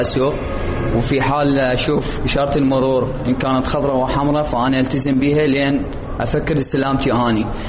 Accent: Iraq; وعندنا هواي متخلفين ببغداد وبالعراق

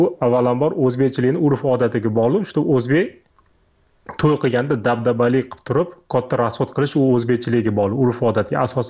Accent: Tashkent, Uzbekistan; now in Moscow, Russia; Moskvada men o'zim biznesim bilan shug'ullanaman. O'zim shaxsan Toshkent shahridanman. Toshkentlikman

